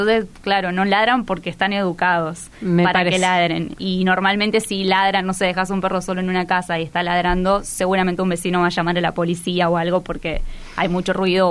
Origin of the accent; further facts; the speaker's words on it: Santa Fe, Argentina; Nosotras somos del norte de Santa Fe.